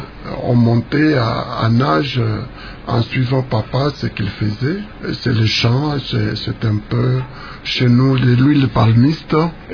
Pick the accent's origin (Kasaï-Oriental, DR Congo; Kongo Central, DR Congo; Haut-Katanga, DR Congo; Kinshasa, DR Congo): Kongo Central, DR Congo; Je suis né en 1952. Je suis originaire du Congo central, de la province du Congo central, district du Bas-Fleuve, territoire du Tchiela, secteur de Nzobelouzi